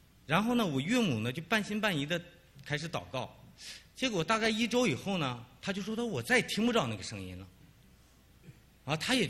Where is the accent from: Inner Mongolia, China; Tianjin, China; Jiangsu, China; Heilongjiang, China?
Inner Mongolia, China; moved away as an adult; now in United States; 我来自内蒙古。我今天到美国呢，正好是2个月零4天。我那个，在我没来之前呢，我本人是无神论，我也什么也不信